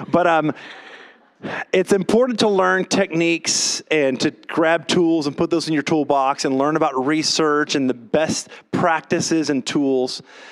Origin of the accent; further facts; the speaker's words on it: Baywood, Louisiana, United States; Now, I grew up in Louisiana, way out in a little town called Baywood.